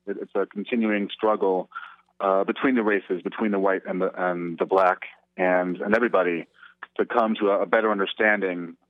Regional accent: New York, United States; You know, I grew up in New York. There's always noise. There's always some siren.

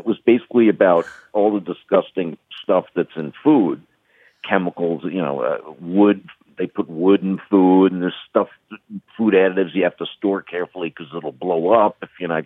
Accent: New York, United States; I'm was born and raised in New York

